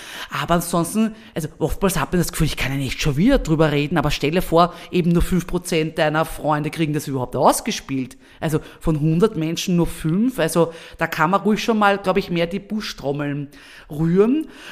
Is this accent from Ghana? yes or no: no; Vienna, Austria; ich liebe ja als Wienerin das Riesenrad